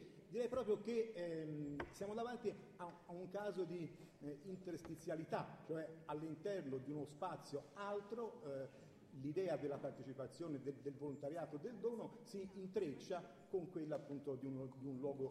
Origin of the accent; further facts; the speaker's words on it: Sieci, Tuscany, Italy; dove ho preso il primo caffè stamani a un bar, il bar del mio paese, Sieci Pontassieve.